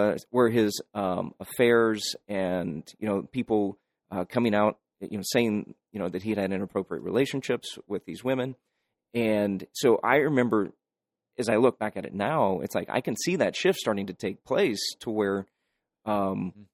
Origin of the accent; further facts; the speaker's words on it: Midwest, United States; I remember I grew up in the Midwest, mm-hmm. Bible Belt, Buckle of the Bible Belt, all those things.